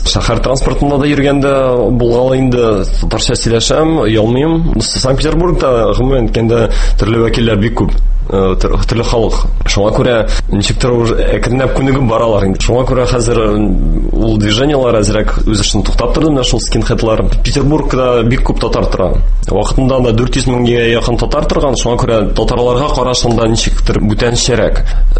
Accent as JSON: {"language": "Tatar", "town": "Nizhnekamsk", "region": "Tatarstan", "country": "Russia", "tie": "born or raised there", "moved": "as an adult", "said": "Үзем Түбән Кама районының туып үскән кеше инде. Мәктәпне шунда бетердем инде, татар гимназиясын."}